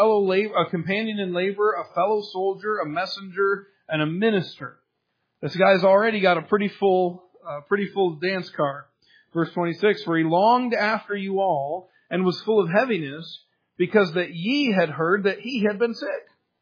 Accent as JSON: {"language": "English", "country": "United States", "tie": "born or raised there", "said": "I was blessed in growing up in America, blessed in growing up in a family that went to church"}